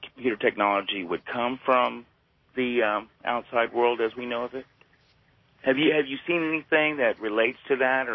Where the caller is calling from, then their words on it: San Antonio, Texas, United States; I'm calling from San Antonio, Texas. Nothing's really happening down here in the sky except a couple satellites buzzing by once in a while.